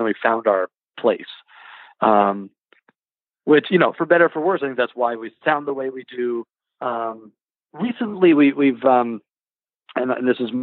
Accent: Louisville, Kentucky, United States; Yeah, I'm from Louisville.

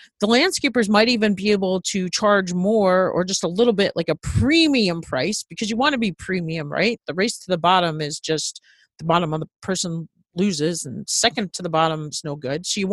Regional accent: New York, United States; because I grew up in New York in a very wealthy suburb, and my mom is exactly what you're talking about.

